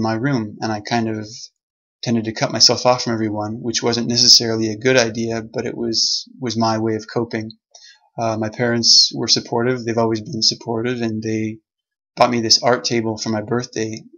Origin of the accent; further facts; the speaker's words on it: Arizona, United States; also born or lived in California; Anyway, I was born in California and grew up in Arizona.